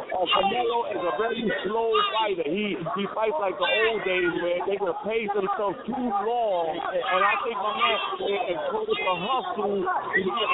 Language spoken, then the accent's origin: English; Puerto Rico; I'm Puerto Rican. I'm from the West. I'm from the East Coast.